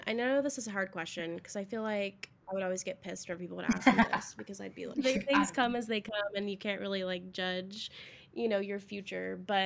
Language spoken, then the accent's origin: English; Texas, United States